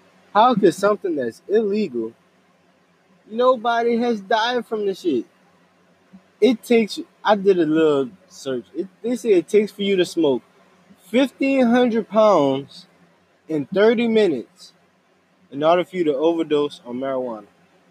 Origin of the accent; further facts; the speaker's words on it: Louisiana, United States; being from the South, you know, they're much harsher on weed. We're especially from Louisiana. Louisiana has been known to be the last state to legalize anything.